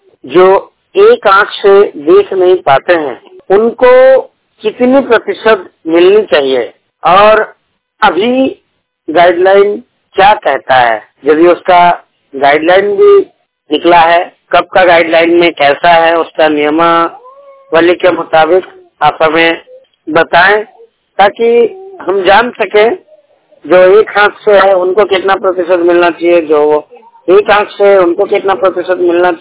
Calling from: Dandu, Jharkhand, India; मैं ग्रामीण क्षेत्र से हूँ, पंचायत गोविंदपुर डंडू गांव राजनगर प्रखंड जिला सरायकेला राज्य झारखंड से बात कर रहा हूँ।

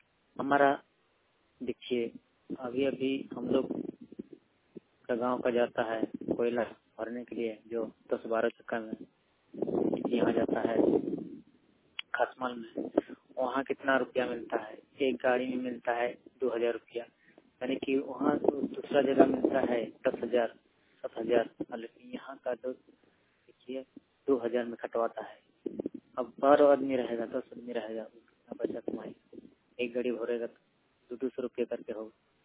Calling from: Bokaro, Jharkhand, India; मैं रहने वाला रालीबेड़ा गांव का पोस्ट में थाना में जिला बोकारो झारखंड।

